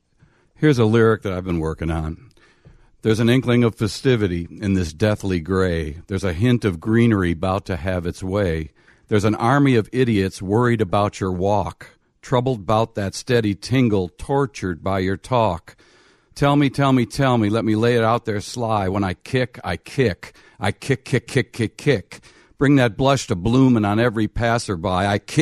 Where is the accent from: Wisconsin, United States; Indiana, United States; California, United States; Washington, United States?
Wisconsin, United States; I'm from Wisconsin. It used to be a progressive state.